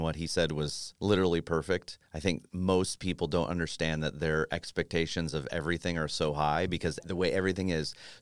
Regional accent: Alabama, United States; because that is inbred in me because I'm from Alabama.

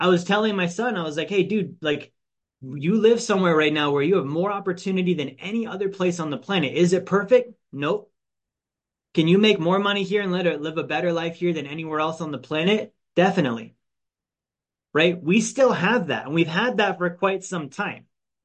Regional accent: Alaska, United States; I grew up in Alaska, right?

